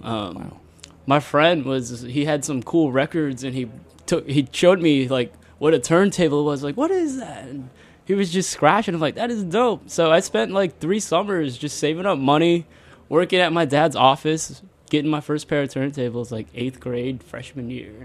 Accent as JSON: {"language": "English", "region": "Colorado", "country": "United States", "tie": "born or raised there", "moved": "yes", "lives_now": "New York, United States", "said": "Colorado, born and raised."}